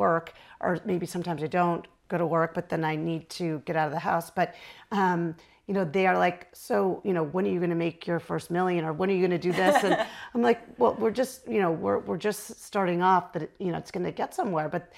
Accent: Arizona, United States; I grew up in Arizona.

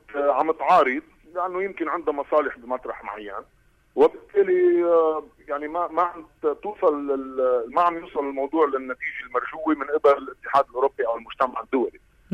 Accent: Lebanon; نحن كلبنان

